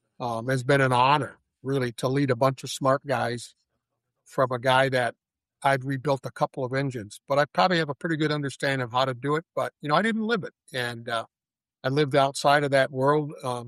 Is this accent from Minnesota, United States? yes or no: yes; Winona, Minnesota, United States; I grew up in Winona, Minnesota, right on the river.